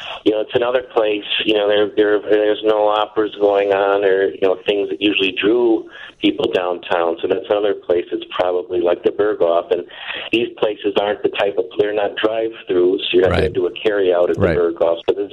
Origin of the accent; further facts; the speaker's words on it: Chicago, Illinois, United States; But I even remember as a kid growing up in Chicago that drugstores sold books